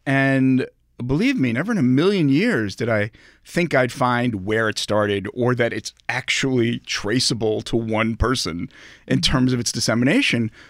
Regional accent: Brooklyn, New York, United States; when I was a kid and I grew up in Brooklyn before there were hipsters there, it was pretty gritty.

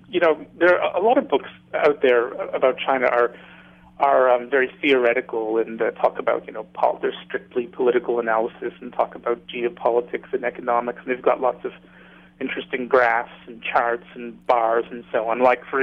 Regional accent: Saint John, New Brunswick, Canada; moved away as an adult; after university, I left my hometown of St. John, New Brunswick, Canada, to go to East Asia.

